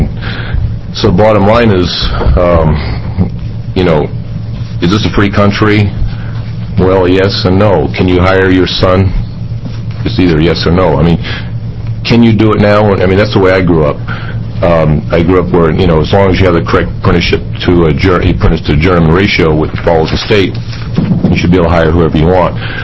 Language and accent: English; Toledo, Oregon, United States; I'm from Toledo, Oregon.